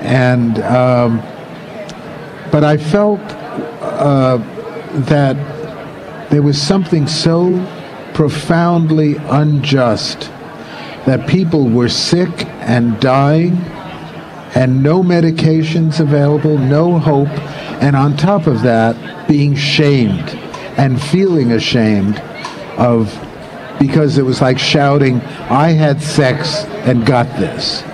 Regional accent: New York City, New York, United States; Well, I'm a New Yorker, mm-hmm.

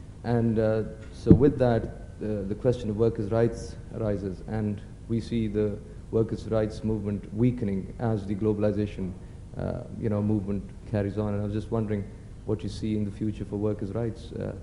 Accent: Pakistan; I'm from Pakistan

